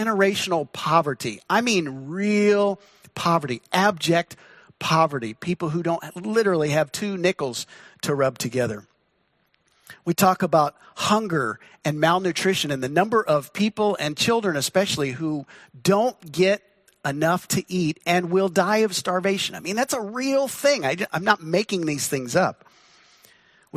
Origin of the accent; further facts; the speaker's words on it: Midwest, United States; born there; now in Pacific Northwest, United States; But here I am, Midwest born, Pacific Northwest, grown here these last 20 years or so.